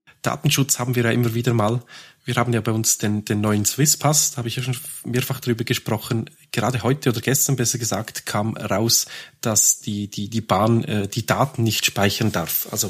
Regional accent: Switzerland; Das ist aber bei uns in der Schweiz auch so.

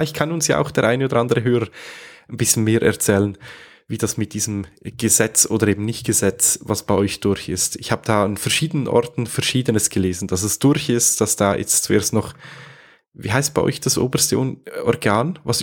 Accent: Switzerland; Also bei euch in Deutschland, bei uns in der Schweiz dürfen sie ja schon

